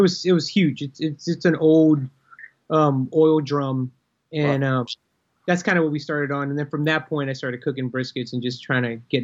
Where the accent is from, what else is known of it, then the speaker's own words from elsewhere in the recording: Texas, United States; I'm born and raised here, and just started barbecuing when I was like 16 years old. I mean, as a Texan, you just grow up behind a grill and stuff.